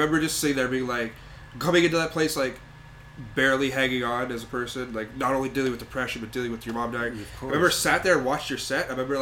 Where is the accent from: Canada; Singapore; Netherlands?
Canada; Montreal, Quebec; Yeah, I was born on the West Island.